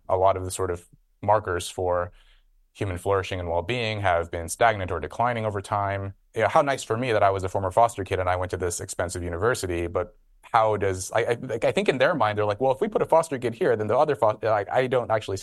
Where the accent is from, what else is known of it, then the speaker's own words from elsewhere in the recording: Red Bluff, California, United States; where I grew up in Red Bluff, none of them, like zero.